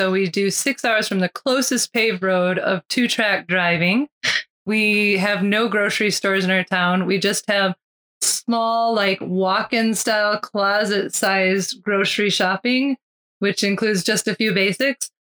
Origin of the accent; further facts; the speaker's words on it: Michigan, United States; It just wasn't possible where I grew up in Michigan.